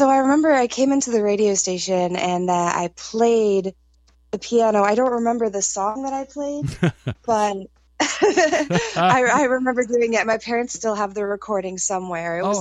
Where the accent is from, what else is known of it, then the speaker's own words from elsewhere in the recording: Guilderland, New York, United States; Yep, I grew up in Gilderland.